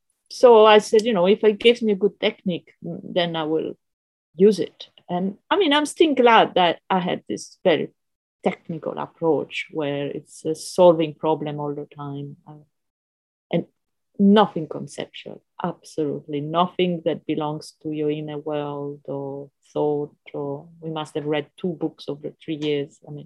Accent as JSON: {"language": "English", "town": "Rome", "region": "Lazio", "country": "Italy", "tie": "born or raised there", "said": "I grew up in Rome and I had a very free education. I didn't go to any school until I was maybe 16 and run around in this beautiful city."}